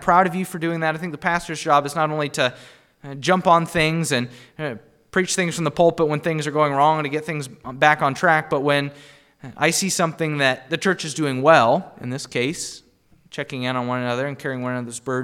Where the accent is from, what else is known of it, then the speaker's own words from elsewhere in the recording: Illinois, United States; And especially I see this in Illinois, my home state.